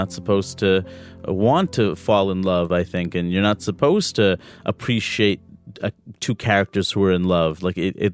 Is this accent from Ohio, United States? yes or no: no; New York City, New York, United States; guest hosting for Kurt Anderson. I grew up in New York City